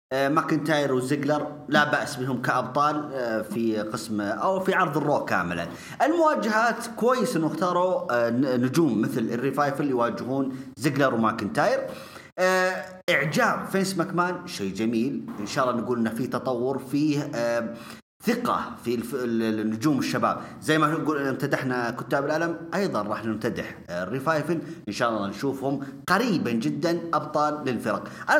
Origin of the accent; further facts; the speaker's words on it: Riyadh, Riyadh Province, Saudi Arabia; عندنا في السعودية هنا في الرياض